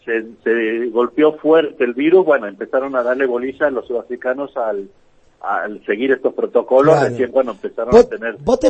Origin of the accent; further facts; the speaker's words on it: Santiago del Estero, Argentina; De Santiago del Estero, por supuesto.